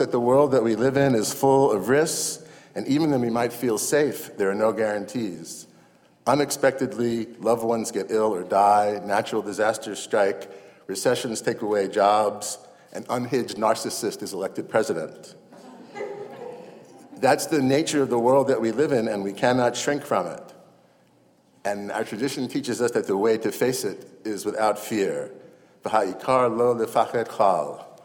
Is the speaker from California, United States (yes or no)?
no; Brooklyn, New York, United States; I grew up in Brooklyn, New York. I was raised Jewish.